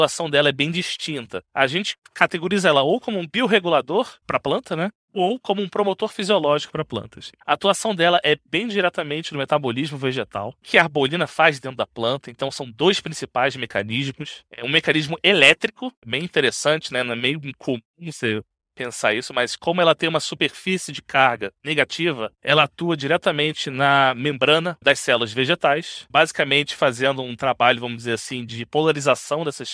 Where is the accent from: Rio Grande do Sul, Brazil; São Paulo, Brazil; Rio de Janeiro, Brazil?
Rio de Janeiro, Brazil; Eu sou natural do Rio. Estudei na FRJ, fiz mestrado lá em engenharia de processos.